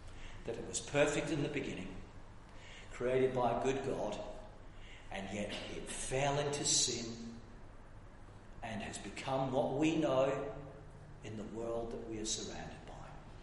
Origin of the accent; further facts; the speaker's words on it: South East England, United Kingdom; also born or lived in Scotland; when I was a child, I grew up in Kent in England, even though I was born north of the border.